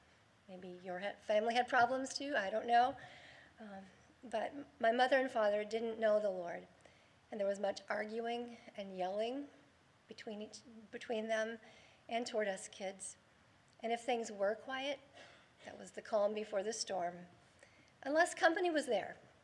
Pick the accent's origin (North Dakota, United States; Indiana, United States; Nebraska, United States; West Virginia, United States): West Virginia, United States; St. Albans; I was born in … And I grew up in the town of St. Albans